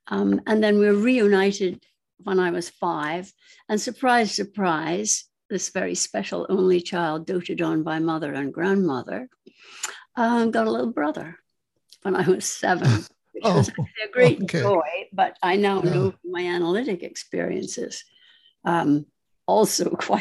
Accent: Arbroath, Scotland, United Kingdom; born there; I was born in Arbroath, which is a very small town in Scotland

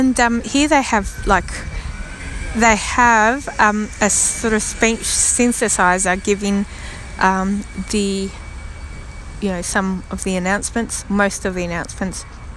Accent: Melbourne, Victoria, Australia; I'm from Australia, actually.

